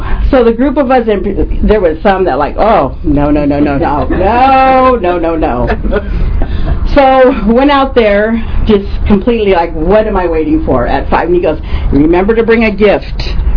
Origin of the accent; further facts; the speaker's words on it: Hopland, California, United States; You're really never supposed to go, in our culture in Hopland, I'm native Pomo from Hopland, and I reside on my reservation.